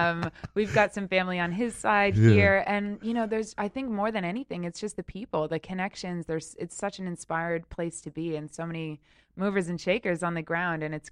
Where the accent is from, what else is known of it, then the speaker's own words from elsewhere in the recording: New England, United States; I'm from New England originally, so Maine fit